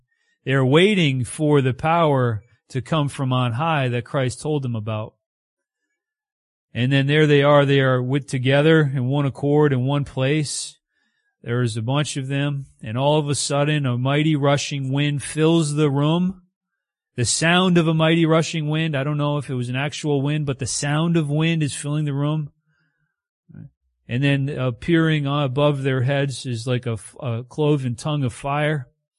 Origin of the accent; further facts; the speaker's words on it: United States; I'm American, so I have like everything, right?